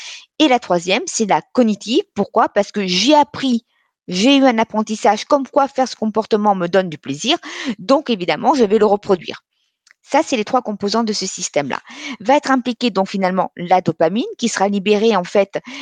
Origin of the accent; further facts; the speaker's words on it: Nice, Provence-Alpes-Côte d'Azur, France; Je suis de Nice d'origine et quand j'y retourne